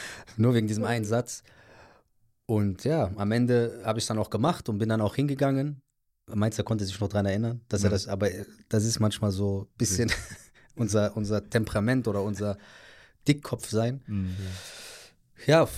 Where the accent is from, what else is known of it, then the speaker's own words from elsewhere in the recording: Morocco; Wir sind aus dem Norden Marokkos. Wir sind seit Generationen Bauernfamilie.